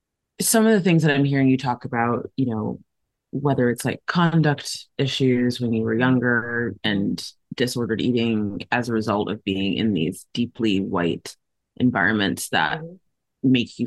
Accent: Nigeria; also born or lived in South Africa; I'm Nigerian as well.

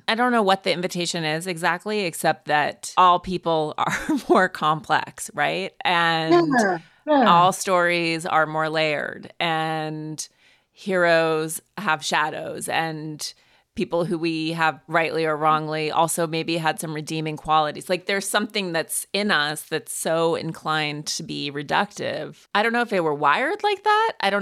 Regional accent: Montana, United States; also born or lived in New Jersey; I lived in New Jersey for a few years too, but not my primary identity. But I'm from Montana and from specific type of horse culture in Montana

